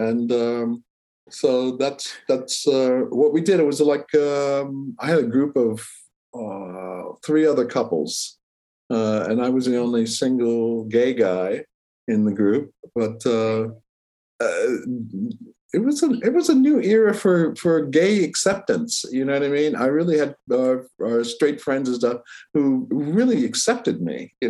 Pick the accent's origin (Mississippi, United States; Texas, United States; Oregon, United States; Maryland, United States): Maryland, United States; Baltimore; also born or lived in New York; now in California, United States; before I came to California, I lived in the East Coast. I was born and raised in Baltimore, Washington area, and New York.